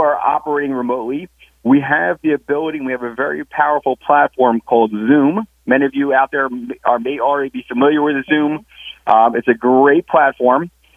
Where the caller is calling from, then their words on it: New York, United States; I am calling in from New York, where I live.